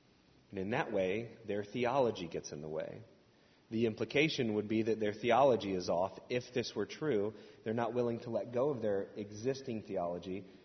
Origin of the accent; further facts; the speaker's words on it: Indiana, United States; I was from Indiana, you know.